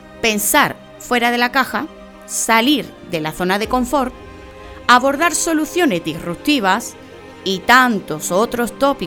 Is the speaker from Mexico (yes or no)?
no; Huelva, Andalusia, Spain; periodista onubense